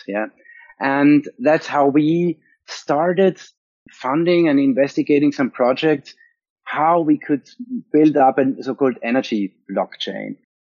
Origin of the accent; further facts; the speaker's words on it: Vienna, Austria; English is a second language; I'm from Austria, Vienna